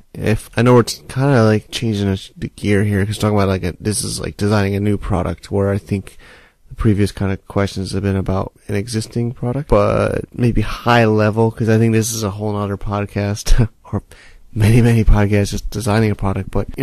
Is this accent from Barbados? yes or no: no; United States; I think I am American myself, and I think I used to be very gullible.